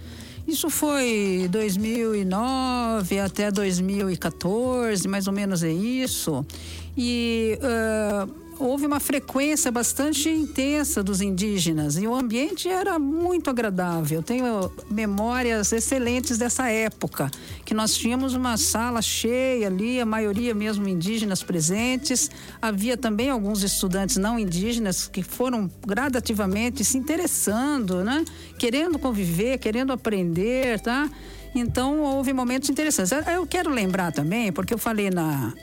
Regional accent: Brazil; Sobre quem somos nós brasileiros, né? Essa é uma questão que estranhamente ela é mal resolvida para nós. Nós brasileiros parece que ainda não nos demos conta

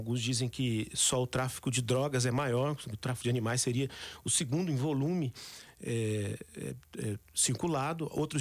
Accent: Minas Gerais, Brazil; eu sou do sul de Minas, não sou daqui de perto

